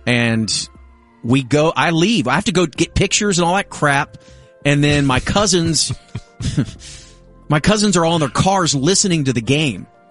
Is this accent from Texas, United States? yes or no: yes; Arlington, Texas, United States; One, so growing up in Arlington, people drove to Dallas for the wedding.